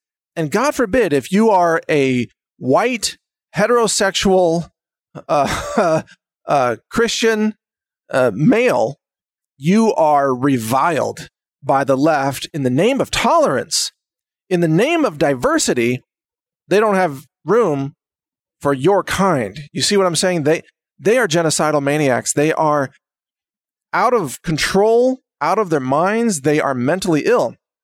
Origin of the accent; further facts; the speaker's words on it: United States; I mean, me in particular, for example, I'm Native American.